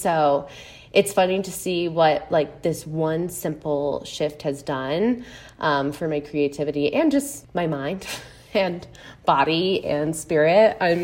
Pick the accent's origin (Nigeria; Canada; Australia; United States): United States; Chicago, Illinois; And I'm from the Chicago area, so Midwest gal all around.